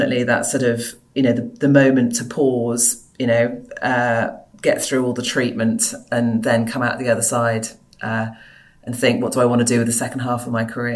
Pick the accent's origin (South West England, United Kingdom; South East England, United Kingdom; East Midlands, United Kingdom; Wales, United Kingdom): Wales, United Kingdom; I went to a state school. I grew up in South Wales